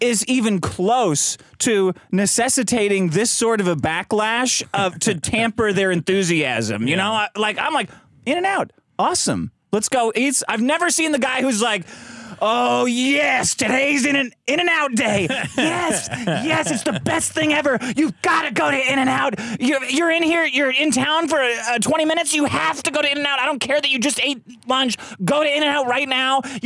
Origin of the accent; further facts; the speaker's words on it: Texas, United States; As a Texan, Whataburger is great.